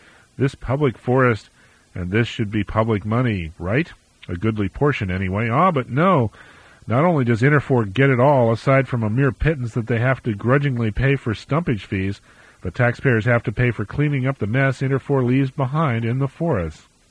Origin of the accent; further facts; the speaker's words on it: Louisiana, United States; moved away as an adult; When the civil rights movement came to my home state of Louisiana, I was treated to a front-row demonstration of how civil disobedience could change things for better